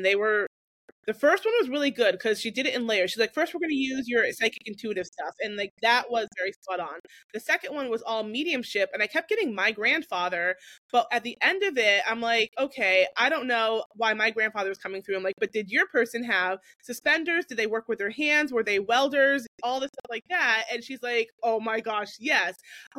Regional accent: New Hampshire, United States; I grew up in New Hampshire.

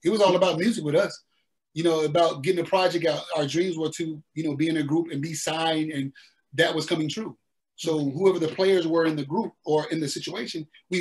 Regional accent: Columbus, United States; As a matter of fact, the first week when I was in New York, you know, I'm being from Columbus, small town, I'm walking up there with my jewelry on.

